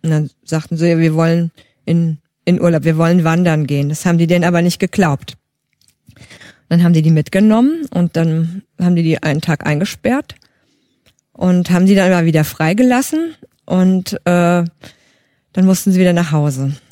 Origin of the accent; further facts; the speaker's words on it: Frankfurt am Main, Hesse, Germany; Ich bin in Frankfurt am Main geboren, bin dort aufgewachsen